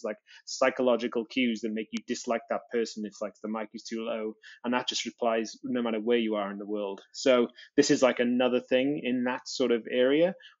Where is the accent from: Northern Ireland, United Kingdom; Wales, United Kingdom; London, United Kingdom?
Wales, United Kingdom; moved away as an adult; now in England; Wales when I was like just as I was turning an adult and moved into England. And even then, like, my accent diluted like significantly